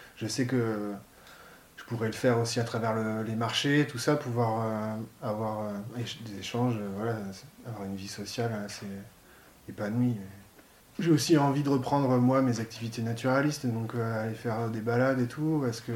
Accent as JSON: {"language": "French", "region": "Nouvelle-Aquitaine", "country": "France", "tie": "born or raised there", "said": "Je suis originaire de Charente. J'ai fait mes études un petit peu partout en France, à Rennes, dans le Pays Basque, à Montpellier, à Saumur, je suis allé à Chambéry."}